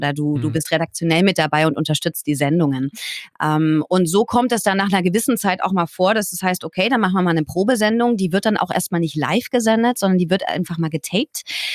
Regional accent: Bühl, Baden-Württemberg, Germany; Ich bin in Bühl bei Baden-Baden aufgewachsen

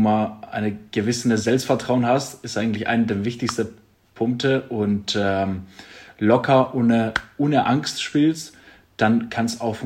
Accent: Central Macedonia, Greece; Das ist in der Nähe von Thessaloniki.

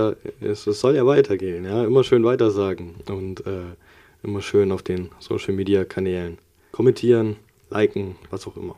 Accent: Bad Hersfeld, Hesse, Germany; also meinem Heimatort quasi, wo ich mit meinen Eltern aufgewachsen bin, in der Nähe in Bad Hersfeld

